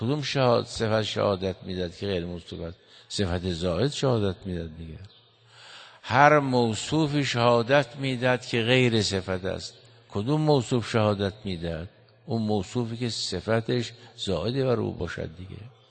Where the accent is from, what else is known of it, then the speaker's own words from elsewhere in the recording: Iran; بالاخره اینا ایرانی هستند دیگه، همه ما ایرانی هستیم.